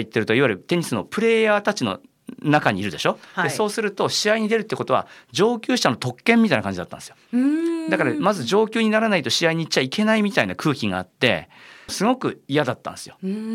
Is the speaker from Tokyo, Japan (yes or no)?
no; Chiba, Japan; now in Osaka, Japan; 私はあの千葉県出身でしてですね、で今はあの大阪の方に住んでるんですけれども、子供の頃からずっと関東で育ちまして、大学を出てから関西に来て、でまあちょっと転勤とかで一旦関東に戻ったりしながらまた関西に住んでるという感じなんですけれども